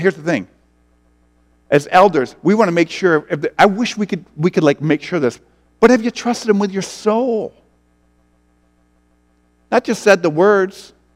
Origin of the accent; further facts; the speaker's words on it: United States; I was raised in a Christian home. I was raised in America.